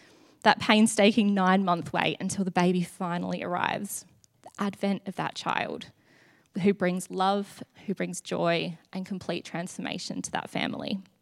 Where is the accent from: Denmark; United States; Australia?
Australia; Adelaide, South Australia; moved away as an adult; now in London, United Kingdom; I'm originally from Adelaide in South Australia, and I've been part of the Christchurch family now for just over 5 years living in London.